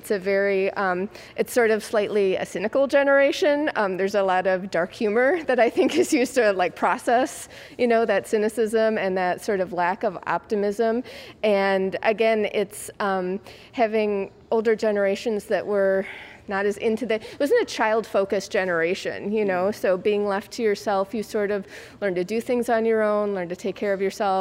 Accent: Illinois, United States; I grew up in the Chicago suburbs, and that was, like, a huge thing for, like, a minute in the 80s.

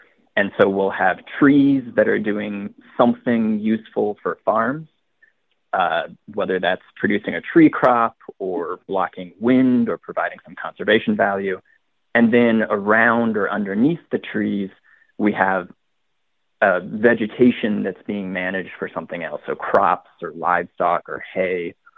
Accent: Monticello, Illinois, United States; now in Madison, United States; I was born and raised in Illinois before I say that I currently live in Madison, Wisconsin. So I'm originally from Monticello

